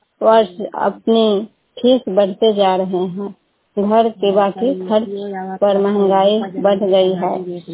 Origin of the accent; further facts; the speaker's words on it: India; और मैं मकर प्रखंड के रहने वाली हूँ।